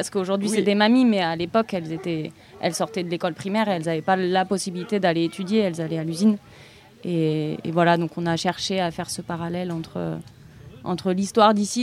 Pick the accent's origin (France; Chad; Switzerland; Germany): France; Occitanie; Et moi, je viens des Cévennes. Je ne suis pas cévenole natif, mais je suis née ici, j'ai grandi ici.